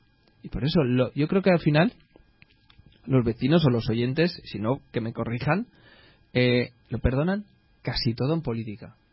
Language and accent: Spanish; Valencian Community, Spain; y somos la comunidad valenciana de las que más tiene